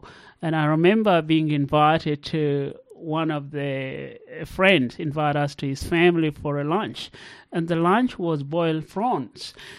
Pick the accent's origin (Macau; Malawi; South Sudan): South Sudan; born there; I was born in South Sudan. I was part of that generation that was born into wars. That was in the early 80s.